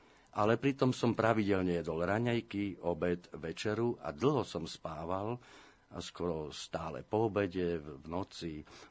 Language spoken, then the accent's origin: Slovak; Bratislava, Bratislava Region, Slovakia; keďže ja som z Bratislavy, že mám právo byť v Bratislave